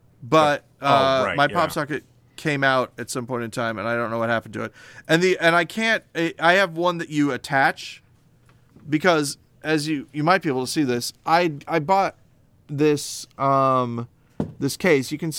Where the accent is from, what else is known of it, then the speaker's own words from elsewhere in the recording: Seattle, Washington, United States; More people than live in my hometown. How big is Seattle?